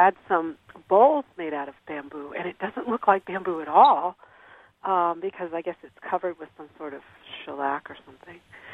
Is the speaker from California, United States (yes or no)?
yes; California, United States; Well, I grew up in California, and redwood was everywhere, you know.